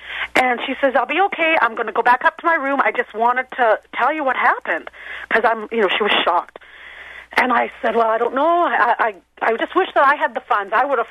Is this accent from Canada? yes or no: yes; Canada; I'm actually from Canada. I'm in Canada